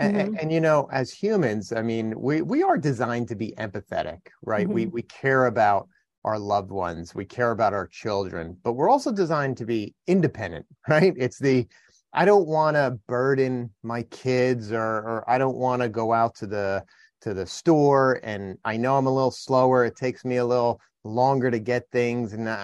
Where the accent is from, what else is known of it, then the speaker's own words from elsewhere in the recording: New Jersey, United States; It was beautiful up in the Northeast. I'm from New Jersey and it was great.